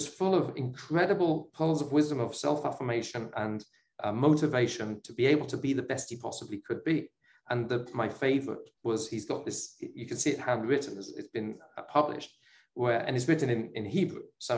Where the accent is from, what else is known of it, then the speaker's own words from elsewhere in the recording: United Kingdom; as a Brit, basketball is not that big a thing growing up